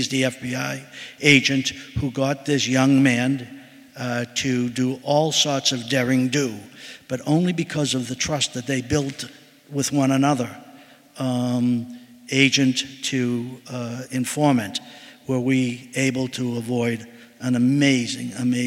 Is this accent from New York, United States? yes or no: no; Boston, Massachusetts, United States; and I am the Boston boy. Hmm. I grew up in Boston, went to public schools in Boston, and joined the Globe at a young age